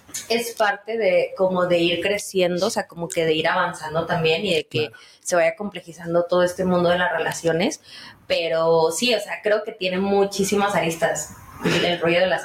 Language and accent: Spanish; Mexico City, Mexico; nosotros que somos de la Ciudad de México